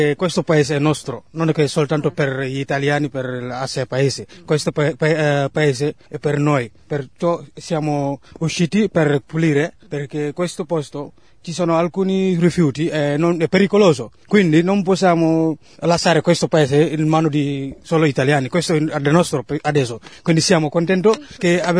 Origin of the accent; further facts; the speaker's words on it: Gambia; Italian is a second language; now in Ascea, Italy; Dal Gambia.